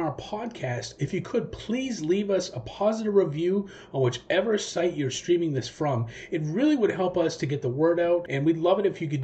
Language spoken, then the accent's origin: English; United States; But I am from the United States, if you guys don't know.